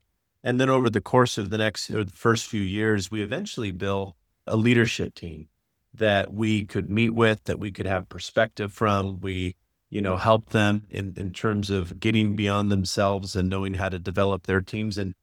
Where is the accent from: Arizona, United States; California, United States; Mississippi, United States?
Arizona, United States; Phoenix; Grew up in Phoenix.